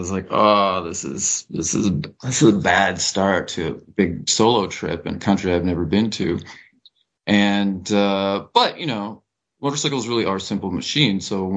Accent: North Dakota, United States; You know, I grew up in North Dakota, little kid, and I wanted a driver's license.

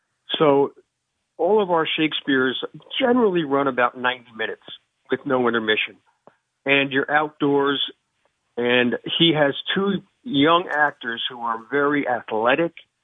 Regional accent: Washingtonville, New York, United States; At that point, I had moved back to Orange County. I'm originally from the Washingtonville area

